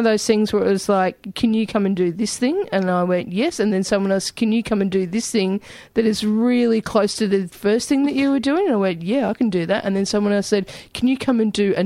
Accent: Albury, New South Wales, Australia; I grew up in Albury, and I worked at the local cinema, and I was quite content there.

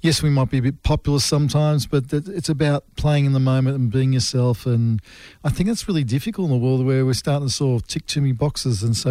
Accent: Australia; we continue a legacy of being Australian, connected with the music and loving the music we love.

